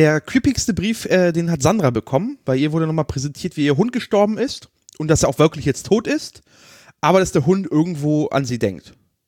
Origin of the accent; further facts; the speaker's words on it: Poland; ich als Pole bin allgemein reserviert gegenüber Russen